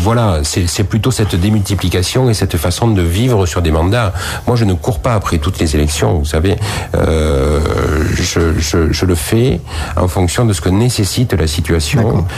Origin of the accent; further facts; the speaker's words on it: Rodez, Occitanie, France; born there; Alors, Rodez, c'est ma ville natale et c'est ma ville de résidence. J'habite à Rodez.